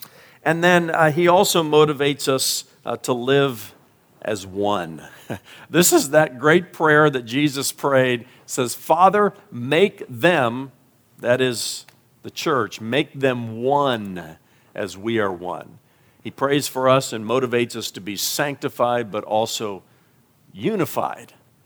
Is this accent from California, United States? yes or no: no; Indiana, United States; I remember my grandparents when I was growing up in Indiana.